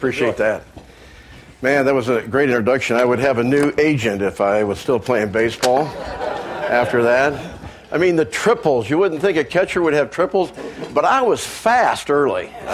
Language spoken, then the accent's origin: English; Galesburg, Illinois, United States; people from Galesburg High School, which I grew up in Illinois, came to play.